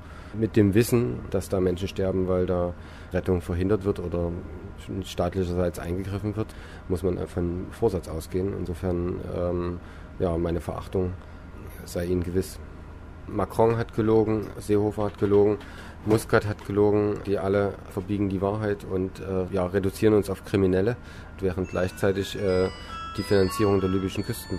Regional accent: East Germany, Germany; Also komme aus der DDR, sozusagen gebürtiger DDR-Bürger, und ich habe gesehen, wie so ein System zusammenbricht

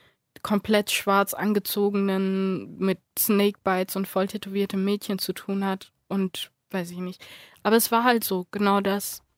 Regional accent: Dominican Republic; Also auch Kinder, die aus meinem Heimatland, wie man es nennen kann, kommen.

